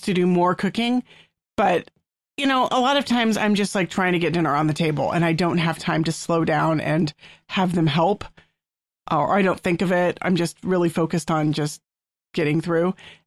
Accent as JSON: {"language": "English", "region": "Texas", "country": "United States", "tie": "born or raised there", "said": "It's the kind of cornbread I had growing up in Texas."}